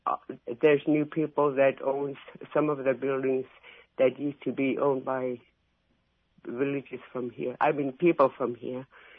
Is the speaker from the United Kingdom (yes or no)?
no; Alaska, United States; I'm an Alaskan. I was born in Alaska all my life, 70 years old